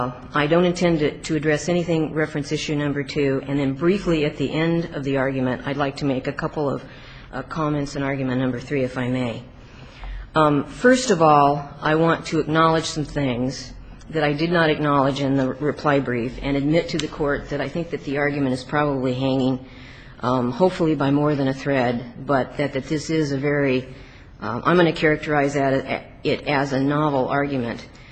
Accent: Phoenix, Arizona, United States; as you know, and I am an attorney from Phoenix, Arizona.

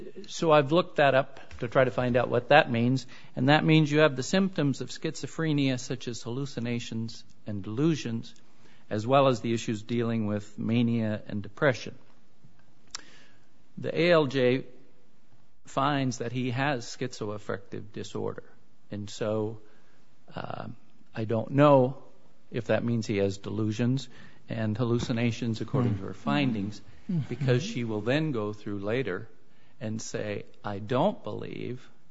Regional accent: Great Falls, Montana, United States; I am from Great Falls, Montana.

